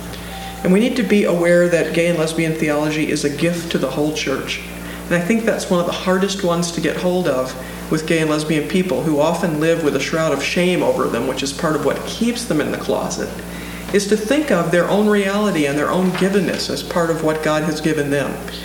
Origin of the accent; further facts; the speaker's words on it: Louisiana, United States; also born or lived in Mississippi; I grew up in the Deep South in Louisiana and Mississippi